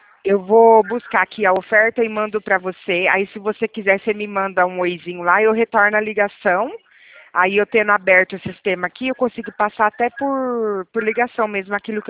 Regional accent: Limeira, São Paulo, Brazil; Nós somos aqui de Limeira, na verdade, né? Aqui de Limeira.

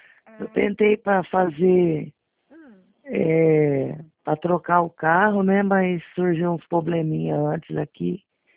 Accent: Valparaíso, São Paulo, Brazil; Aqui, Valparaíso.

